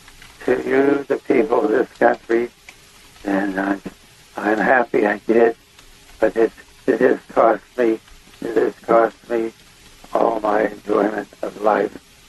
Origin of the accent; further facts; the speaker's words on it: Pittsburgh, Pennsylvania, United States; my friend from my hometown in Pittsburgh, Pennsylvania, he brought back several sheets of that for me.